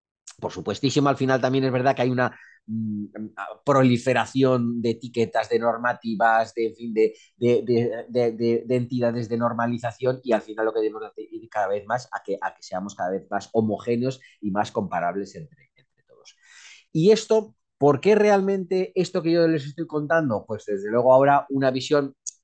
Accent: Aragon, Spain; En mi tierra, en Aragón, decimos ir de propio, ir en exclusiva.

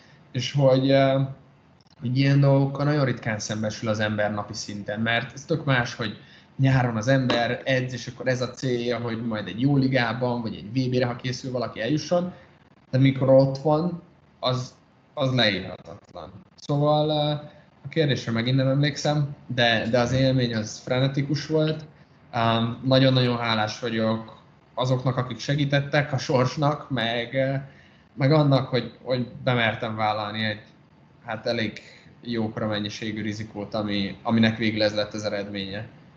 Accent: Hungary; kérdezte, hogy hova valósi vagyok, mondtam, hogy Magyarország, hál' Istennek

